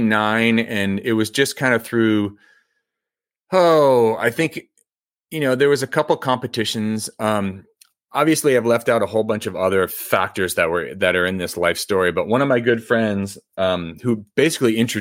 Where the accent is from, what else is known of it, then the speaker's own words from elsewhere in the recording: New England, United States; growing up in New England and trying to make something happen back there.